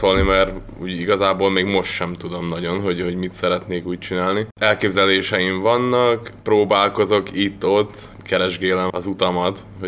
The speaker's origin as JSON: {"language": "Hungarian", "town": "Kiskunhalas", "region": "Bács-Kiskun", "country": "Hungary", "tie": "born or raised there", "also_born_or_lived": "Szeged", "said": "Igen, így születtem Kiskunhalason."}